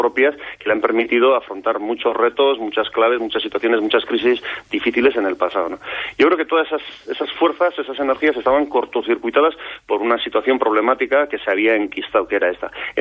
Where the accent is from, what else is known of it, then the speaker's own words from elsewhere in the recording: Basque Country, Spain; Y la mayor parte del conflicto, desde nuestra perspectiva como vascos, sabemos que está por la parte española